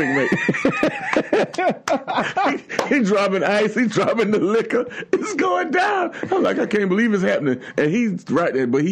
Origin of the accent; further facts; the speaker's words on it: Tallahassee, Florida, United States; Hey, man, I'm from Tallahassee, Florida. It's a different kind of strength, man. Close to Georgia, we eat the red clay up there.